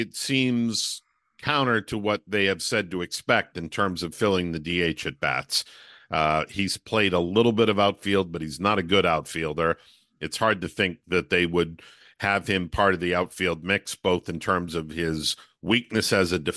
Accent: New England, United States; I grew up in New England as a Red Sox fan, fell in love with the game in 1967 during the Impossible Dream season.

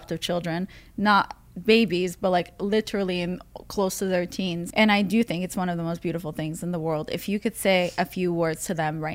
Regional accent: Israel; also born or lived in Russia; now in United States; I went from Russia to Israel to the U.S. And mm-hmm. when I grew up in Israel, I remember it where I lived was like on the beach and it was so beautiful.

